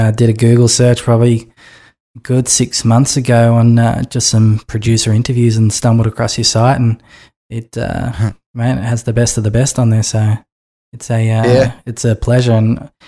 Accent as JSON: {"language": "English", "town": "Melbourne", "region": "Victoria", "country": "Australia", "tie": "born or raised there", "said": "I'm based from Melbourne. I'm actually a Melbourne boy through and through."}